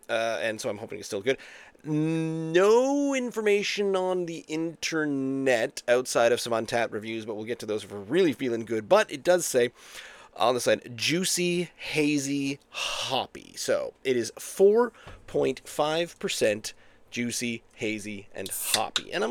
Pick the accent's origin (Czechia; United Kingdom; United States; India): Czechia; accent: Czech; English is a second language; Pardon me, I have come from the Czech Republic. As you can tell by my very Czech accent.